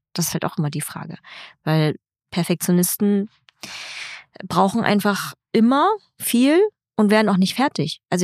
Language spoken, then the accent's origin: German; Vietnam; Ich bin halt mit dem Fahrrad oder mit dem Moped in Vietnam auf so einer Landstraße 30 Kilometer in mein Heimatdorf gefahren.